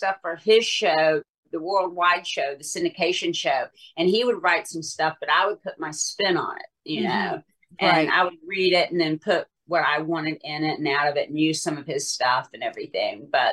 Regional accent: the South, United States; accent: Southern; because my Southern accent used to be really, really bad, and they sent me to a lady to try to get rid of my Southern accent

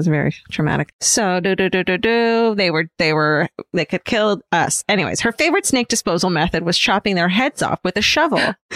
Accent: Atlanta, Georgia, United States; I grew up in Atlanta near the Chattahoochee River, which meant particularly in the warm months that snakes were a pretty regular occurrence.

